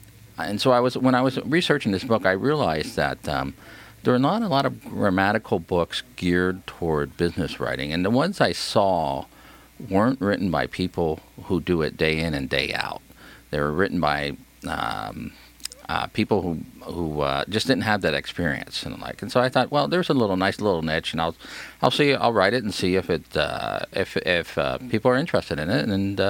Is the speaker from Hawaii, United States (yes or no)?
yes; Hawaii, United States; because I grew up in Hawaii where great writers do not grow up.